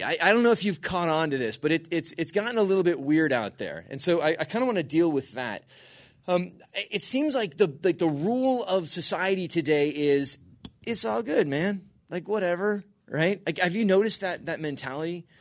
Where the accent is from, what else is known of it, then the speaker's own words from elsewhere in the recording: California, United States; So, and so I am from California, and it is kind of funny. When you're from California, people are like, do you know any famous people?